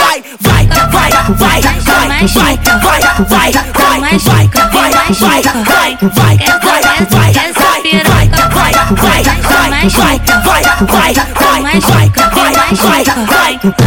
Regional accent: Portugal; Eu sou de Portugal. Eu só falo português.

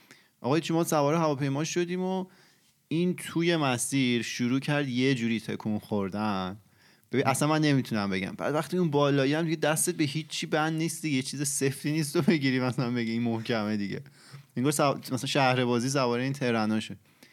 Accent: Iran; moved away as an adult; من از ایران که اومدم اینجا

